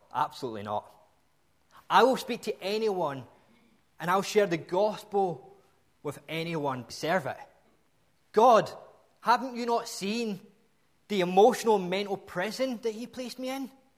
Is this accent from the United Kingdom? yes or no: yes; Scotland, United Kingdom; it's because I'm a Scot.